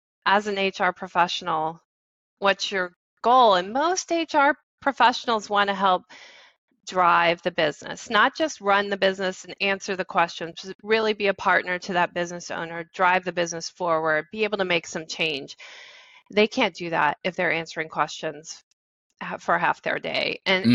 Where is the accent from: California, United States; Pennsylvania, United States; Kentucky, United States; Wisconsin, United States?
Kentucky, United States; I grew up outside of Louisville, Kentucky, on